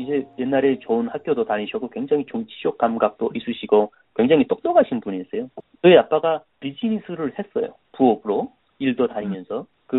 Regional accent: North Korea; 제 고향이 일단 북한에서 큰 도시였는데

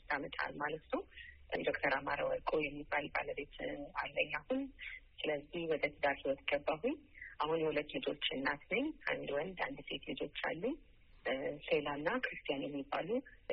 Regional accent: Addis Ababa, Ethiopia; እንግዲህ በዚሁ በአዲስ አበባ ኢትዮጵያ ውስጥ ተወልጄ በአዲስ አበባ ውስጥ ነው ያደግኩት። የተወለድኩት እንግዲህ በዚሁ አሁን በምሰራበት በቅዱስ ጳውሎስ ሆስፒታል ውስጥ ነበረ።

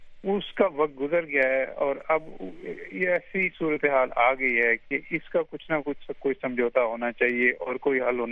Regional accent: Pakistan; unfortunately میں پاکستانی ہوں

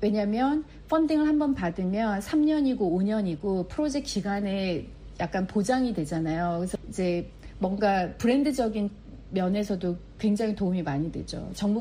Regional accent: South Korea; moved away as an adult; now in United States; 제가 이민자로서 한국에서 대학원까지 공부하고 아무런 미국에 연고가 없는 상태에서 그냥 신랑 따라 미국을 와서

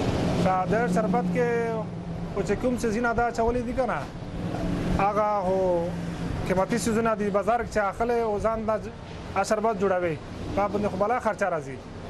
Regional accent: Bannu, Khyber Pakhtunkhwa, Pakistan; موږ د بنو نه راغلی یو، او

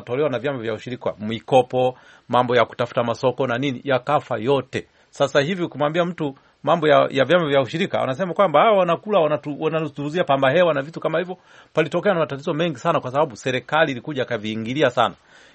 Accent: Mwanza, Tanzania; mimi nimekulia huko Mwanza kule

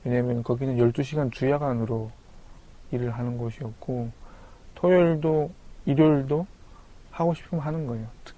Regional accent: North Korea; now in South Korea; 내가 북한에서 왔다고

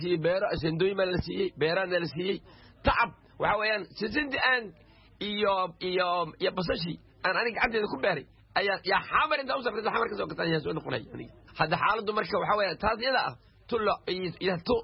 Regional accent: Luuq, Gedo, Somalia; now in Kenya; waxaan halkeenay luuq meeji keliya ah aan ku barbaaray indhaha kula qaaday luuq baan joogay 91

